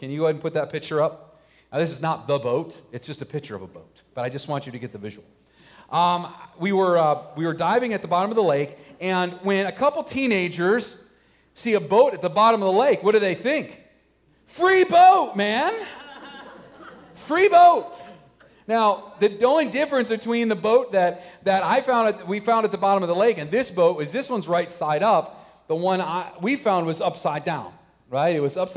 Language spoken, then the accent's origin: English; Florida, United States; It's one of the things I miss about Florida. I grew up in South Florida, and I used to love scuba diving.